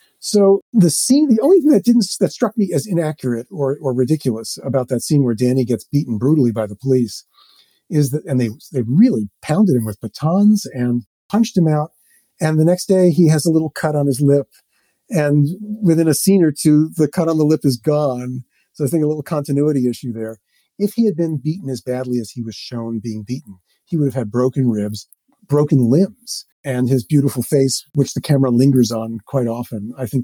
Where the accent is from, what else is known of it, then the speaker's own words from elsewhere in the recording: New York, United States; When I was growing up in New York, in my high school, there was one kind of effeminate gay kid.